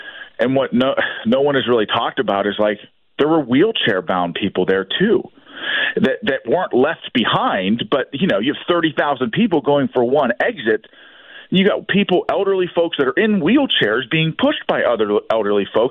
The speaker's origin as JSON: {"language": "English", "region": "Pennsylvania", "country": "United States", "tie": "born or raised there", "said": "These are the people of Pennsylvania. This is my home state. I'm a fifth generation Pennsylvanian. Those are my people in Western Pennsylvania."}